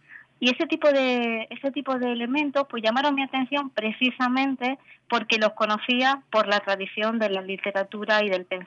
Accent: Granada, Andalusia, Spain; a mí me entristece, como granadina

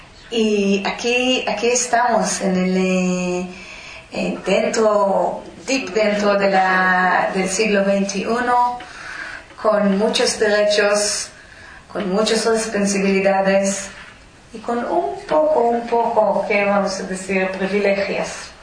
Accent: Northern District, Israel; Spanish is a second language; now in Spain; Nací en Israel, en el Valle de Israel, en un kibbutz que fue construido en 1927 con la tercera aliyah, la tercera inmigración, muy socialista, muy estricta, socialistas, casi comunistas. Crecí en este kibbutz, mis padres viven ahí todavía.

